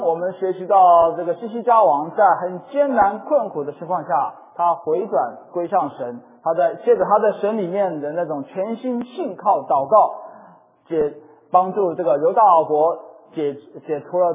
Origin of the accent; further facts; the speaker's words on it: Taiwan; 因为在过去的生活环境里面，我在台湾长大，都是在民间的那种信仰当中成长的。